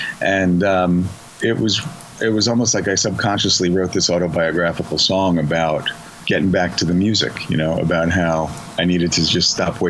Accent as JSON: {"language": "English", "region": "New York", "country": "United States", "tie": "born or raised there", "said": "I didn't grow up in Texas. I grew up on Long Island, you know."}